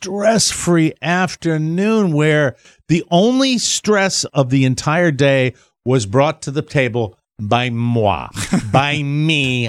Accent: Connecticut, United States; She's based in Connecticut, my home state.

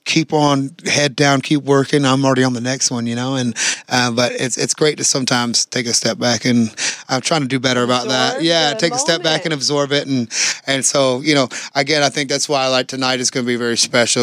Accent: Georgia, United States; I grew up in Georgia, so I think I was just lucky to be around a lot of good tunes.

